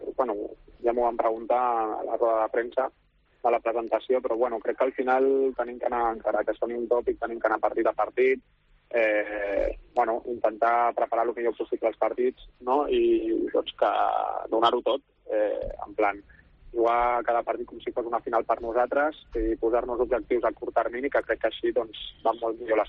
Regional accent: Barcelona, Catalonia, Spain; jo al final soc de Barcelona des de petit

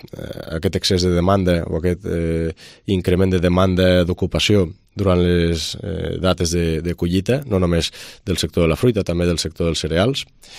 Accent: Pontons, Catalonia, Spain; a Pontons, al meu poble.

